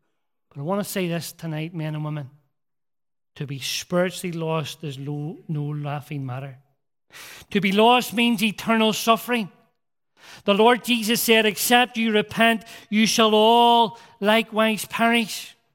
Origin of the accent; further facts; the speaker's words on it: Rathcoole, Northern Ireland, United Kingdom; Folks here in Trinity will know that I grew up in Rathcoole, Loyalist Estate outside of Belfast.